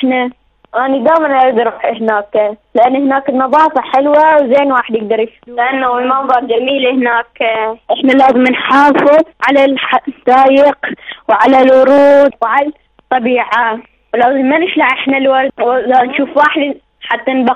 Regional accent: Netherlands; من هولندا.

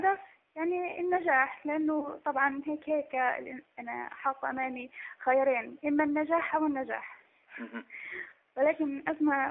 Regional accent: Gaza, Gaza Strip, Palestine; والشاعر في كمان عندنا بغزة هو صحيح ممكن مش معروف كده

